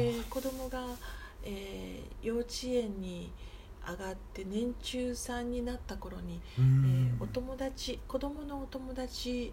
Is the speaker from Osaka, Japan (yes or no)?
yes; Osaka, Japan; 私はもともと大阪出身なんですけど